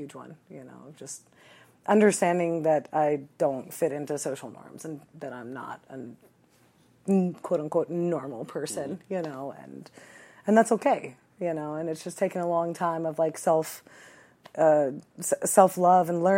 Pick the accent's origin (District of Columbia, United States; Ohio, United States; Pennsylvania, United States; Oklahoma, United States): Pennsylvania, United States; New Hope; also born or lived in Bristol, Pennsylvania / Long Beach Island, New Jersey; So I was born outside of Bristol. Or I was born in Bristol, Pennsylvania. That's where I was originally born. My dad is from Philadelphia. My mom is from Denmark. And so we lived in between like New Hope, Pennsylvania, and Long Beach Island, New Jersey